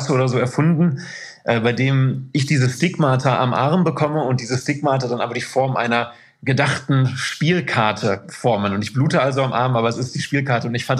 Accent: Anholt, North Rhine-Westphalia, Germany; Hab dann in Duisburg gelebt, irgendwie ein halbes Jahr, dann in Haldern und aber aufgewachsen bin ich in Anholt. Das ist ein Stadtteil von Isselburg

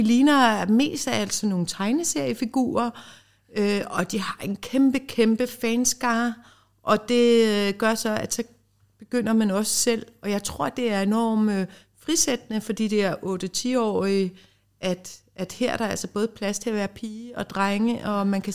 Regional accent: Ireland; at jeg kommer fra Irland

